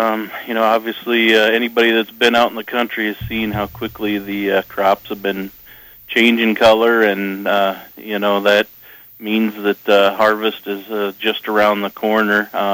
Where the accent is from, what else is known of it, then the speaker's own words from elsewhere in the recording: Hampton, United States; just having a local boy, Josh Kniffel there from Hampton, my hometown